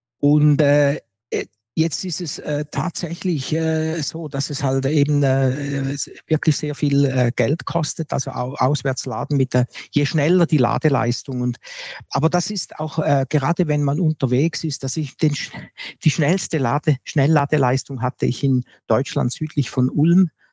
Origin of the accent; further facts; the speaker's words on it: Switzerland; Sogar noch schneller als bei uns in der Schweiz.